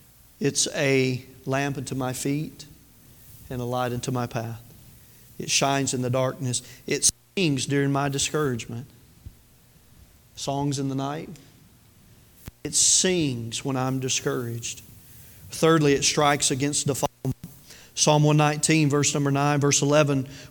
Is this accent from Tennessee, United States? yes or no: yes; Tennessee, United States; I've told y'all, I'm from Tennessee, I have problems with words.